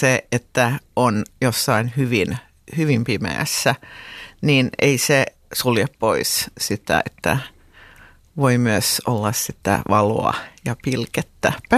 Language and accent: Finnish; Helsinki, Uusimaa, Finland; mä olen itä-helsinkiläinen, mä tulen Puotilasta